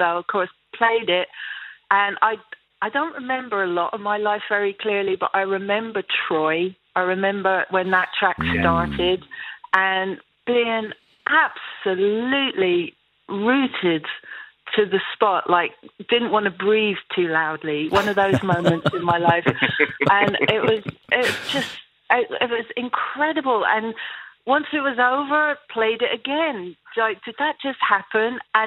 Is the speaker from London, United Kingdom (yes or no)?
yes; London, United Kingdom; I grew up in London in the punk scene.